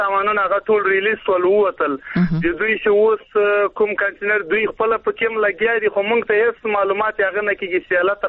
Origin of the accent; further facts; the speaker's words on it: Afghanistan; now in Pakistan; په پاکستان کې موږ مېشت افغانان یو